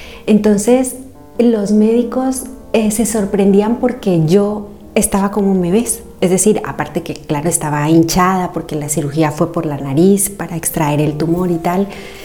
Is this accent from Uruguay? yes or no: no; Colombia; moved away as an adult; now in Valencia, Spain; Soy colombiana y estoy aquí en España hace más o menos 18 años.